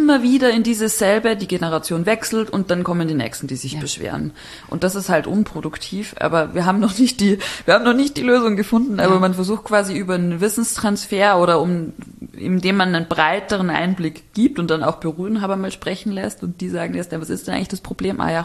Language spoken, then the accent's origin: German; Bavaria, Germany; Also ich komme aus Bayern, aus dem kleinen Dorf.